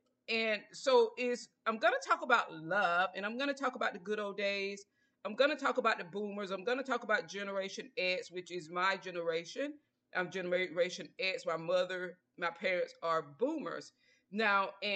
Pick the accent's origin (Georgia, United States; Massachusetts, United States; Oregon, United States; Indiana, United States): Georgia, United States; I'm from the South, most definitely Georgia Peach in the house.